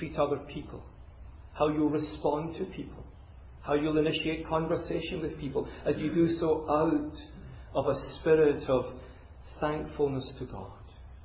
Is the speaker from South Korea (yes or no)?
no; United Kingdom; Now you see, in my country, we say, well, you know, we're British.